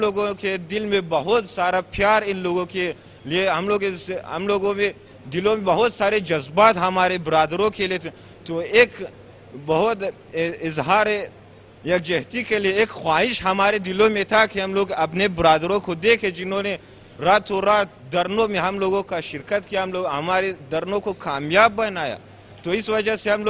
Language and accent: Urdu; Quetta, Balochistan, Pakistan; اور میں نے 12ویں جماعت پاس کیا ہے موسا کالج کوئٹہ سے. ہمارا تعلق کوئٹہ سے ہے، تو ہم جوان یہاں کوئٹہ سے یہاں آئے ہوئے